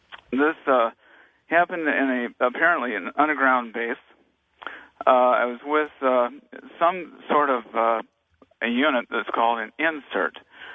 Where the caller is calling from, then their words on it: Naples, Florida, United States; I'm calling from Naples, Florida.